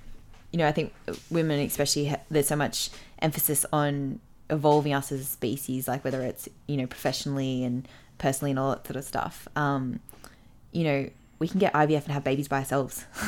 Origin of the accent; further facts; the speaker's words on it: England, United Kingdom; But I am English.